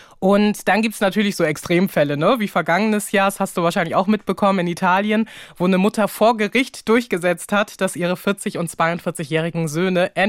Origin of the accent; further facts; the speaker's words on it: Hamburg, Germany; hier bei uns in Hamburg, wo ich selber ja auch wohne, groß geworden bin.